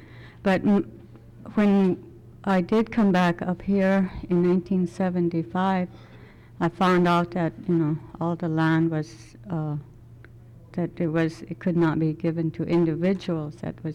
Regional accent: Fort Yukon, Alaska, United States; born there; also born or lived in Idaho; I was born in Fort Yukon, Alaska.

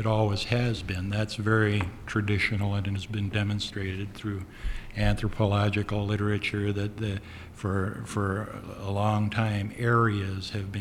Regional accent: Kotzebue, Alaska, United States; even though I was raised in Kotzebue

